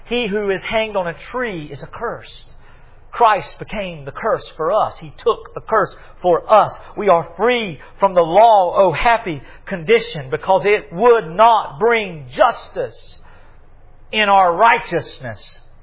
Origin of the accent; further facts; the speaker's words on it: Southern United States, United States; some phraseology that I use as a Southerner that may reflect blasphemously the divine natures of God.